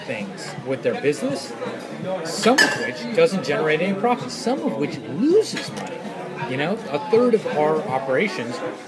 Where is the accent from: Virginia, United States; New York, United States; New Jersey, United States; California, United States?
New York, United States; New York City; we're from the Lower East Side. We're finance guys.